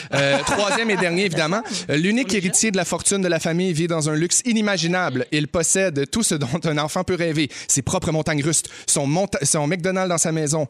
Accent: Quebec, Canada; même à 9 ans, je me souviens, j'étais tout petit, puis je prenais l'autobus scolaire, l'autobus de ville très, très rapidement chez nous au Saguenay.

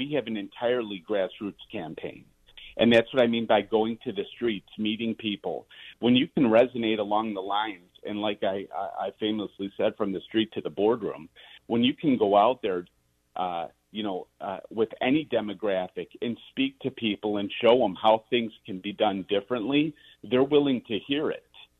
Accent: Cicero, Illinois, United States; you know, I grew up in Cicero. I'm not afraid of these communities.

